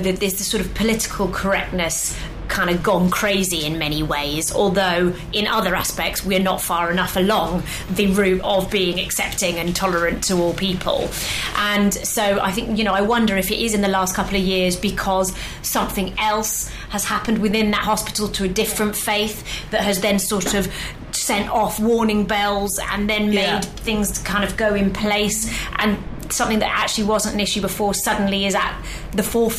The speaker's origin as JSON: {"language": "English", "region": "London", "country": "United Kingdom", "said": "I'm from London originally, hugely multicultural"}